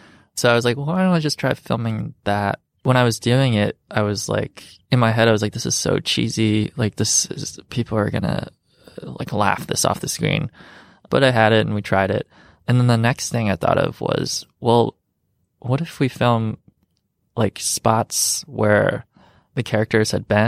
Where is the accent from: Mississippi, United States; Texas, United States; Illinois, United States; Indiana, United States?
Illinois, United States; Rockford; growing up in Rockford, even dealing with, you know, a violent home life